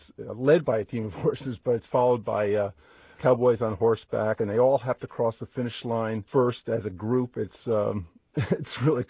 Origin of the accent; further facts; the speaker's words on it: San Francisco, California, United States; I guess my favorite is my hometown, San Francisco